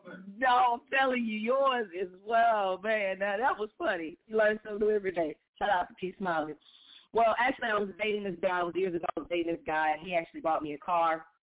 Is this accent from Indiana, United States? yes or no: no; Fort Worth, Texas, United States; I'm from Fort Worth. I know the area very well.